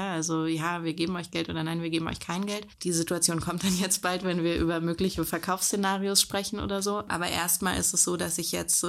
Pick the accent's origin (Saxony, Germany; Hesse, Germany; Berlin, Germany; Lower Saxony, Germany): Berlin, Germany; ich bin 37 Jahre alt, bin Berlinerin und lebe mit meinem Partner und meinem einjährigen Sohn und meinem fast 15-jährigen Dackel in Kreuzberg.